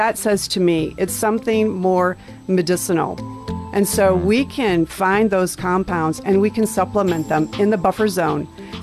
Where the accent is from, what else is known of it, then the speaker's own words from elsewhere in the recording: United States; I'm an American. Yeah. Yeah. I'm a guest in your country.